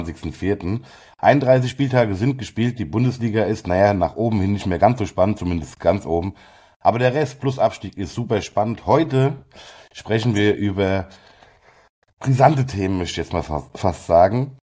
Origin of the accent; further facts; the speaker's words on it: Frankfurt, Hesse, Germany; Ja, für uns ist es normal, wir kommen aus Frankfurt, wir reden so.